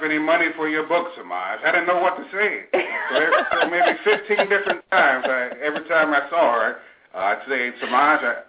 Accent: Detroit, Michigan, United States; Well, we're originally from Detroit, Michigan.

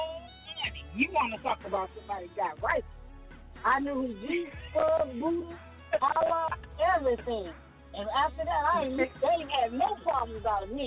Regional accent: Gary, Indiana, United States; Because I'm from Gary, Indiana. Originally.

